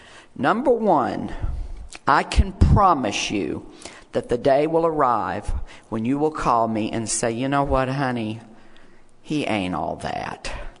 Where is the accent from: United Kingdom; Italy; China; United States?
United States; Deep South; I grew up homosexual in the Deep South, and it was the 1950s and early 60s.